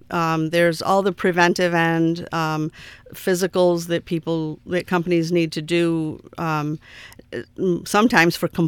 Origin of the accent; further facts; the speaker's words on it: Seneca Falls, New York, United States; Seneca Falls.